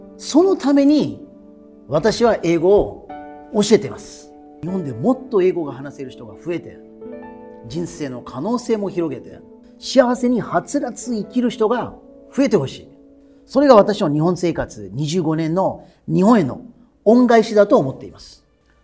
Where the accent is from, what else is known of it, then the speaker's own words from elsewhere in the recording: India; now in Japan; ただ実は私の母国のインドも多いです。